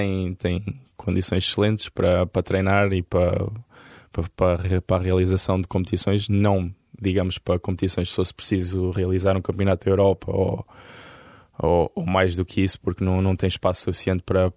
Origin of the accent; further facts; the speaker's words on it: Lousã, Coimbra, Portugal; eu sou muito apegado à Lausanne, que é onde eu sou. Eu não sou de Coimbra, sou mesmo da Lausanne, que é a meia hora de Coimbra.